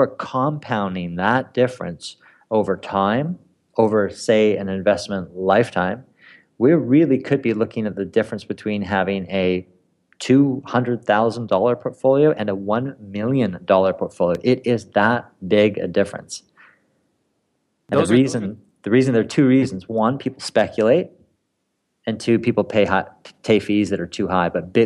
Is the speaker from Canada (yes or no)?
yes; Canada; as a Canadian, for example, I could not use